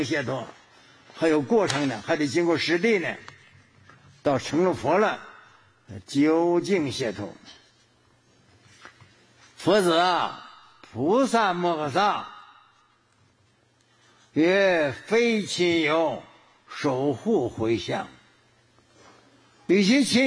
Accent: China; 像我们中国人的观念非常强，叫邻里啊

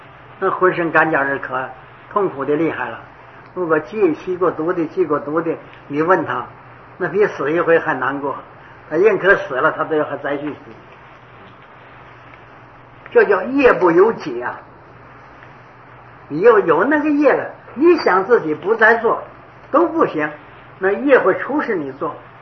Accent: China; 我们一般的人都不愿学这个法，因为我们中国人都好大

